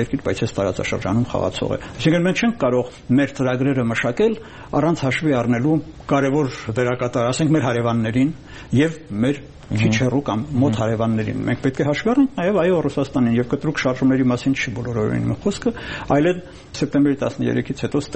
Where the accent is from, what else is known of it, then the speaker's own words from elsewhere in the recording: Armenia; մենակ այն պատճառով, որ մենք հայ ենք, այդպիսի բան չկա, կամ մենք Հայաստան ենք, կամ հայաստանցի ենք